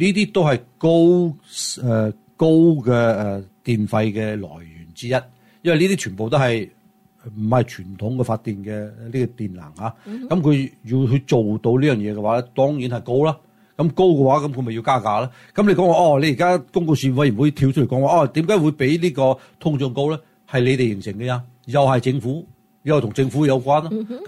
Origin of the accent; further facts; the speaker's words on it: California, United States; 咁而家我哋加州人一直都讲緊我哋要想环保嘛